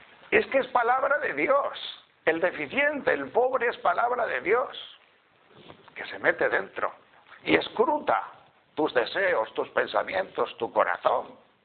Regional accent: Tejerina, Castile and León, Spain; Si la Iglesia no está nada más que para, como dicen en Tejerina, mi pueblo, jorugar.

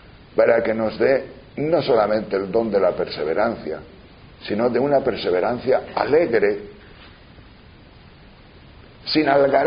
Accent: León, Castile and León, Spain; Pues esa es la palabra jorugar. Hablo de León, yo soy de León.

